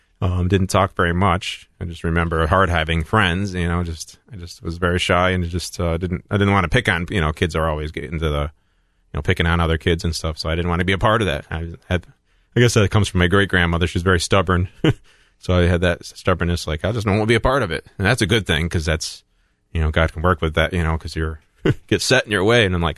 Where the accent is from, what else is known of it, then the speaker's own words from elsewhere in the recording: Johnson City, New York, United States; born there; I was born in Johnson City, New York.